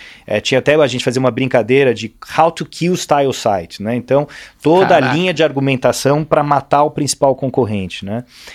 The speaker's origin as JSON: {"language": "Portuguese", "country": "Brazil", "said": "um pouco pela nossa característica como brasileiro, um pouco pela minha própria característica e tal"}